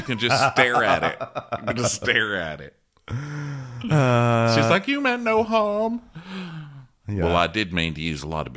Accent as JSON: {"language": "English", "region": "the South", "country": "United States", "said": "No, please, I'm from the South."}